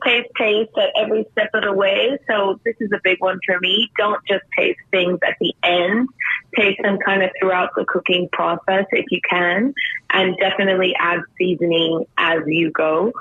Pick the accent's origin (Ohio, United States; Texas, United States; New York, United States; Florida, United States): Florida, United States; Miami; now in California, United States; I grew up in Miami, Florida, a big Cuban family.